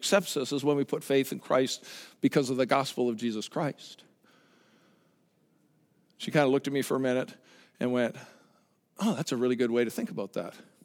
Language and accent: English; Canada; I'm Canadian, so they won't let me do anything around here anyway.